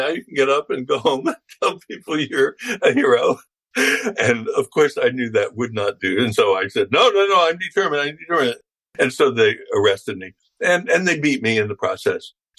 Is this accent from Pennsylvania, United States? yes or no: yes; Philadelphia, Pennsylvania, United States; A neighboring town to my town, I'm from Philadelphia.